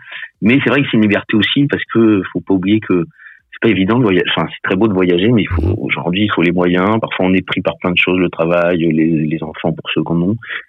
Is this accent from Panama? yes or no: yes; Panama; cette nostalgie de mon enfance au Panama où j'ai vécu un peu entre la mer et la jungle.